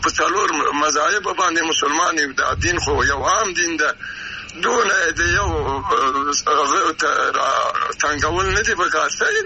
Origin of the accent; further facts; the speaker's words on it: Afghanistan; زه افغان یم